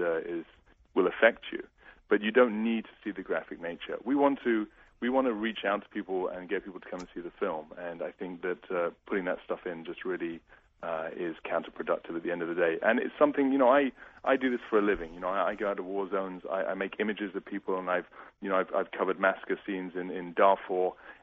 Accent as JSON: {"language": "English", "country": "United Kingdom", "lives_now": "United States", "said": "I'm a British. I live in America. I'm a filmmaker here"}